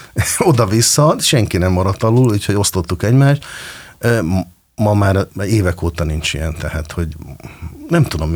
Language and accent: Hungarian; Budapest, Hungary; Árpád itt Pesti hídfőnél nőttem fel, úgynevezett dánházakban, ezek valójában panelházak, de nem úgy panel.